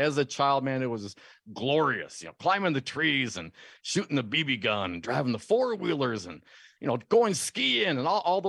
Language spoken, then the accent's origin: English; Stevensville, Wisconsin, United States; So growing up in Stevensville, the school district was Hortonville, Wisconsin.